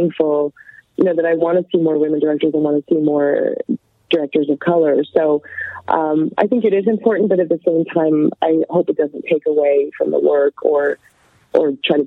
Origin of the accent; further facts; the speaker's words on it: Canada; I grew up in Canada.